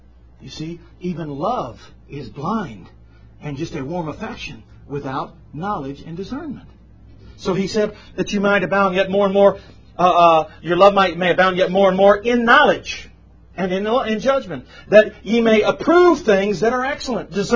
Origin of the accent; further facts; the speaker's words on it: Germany; Somebody asked us one time over in Germany, because I'm from Germany, prostitution is legal.